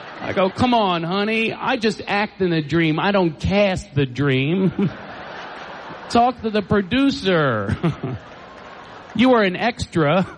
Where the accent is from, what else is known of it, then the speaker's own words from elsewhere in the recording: Philadelphia, Pennsylvania, United States; I'm from Philadelphia, you know.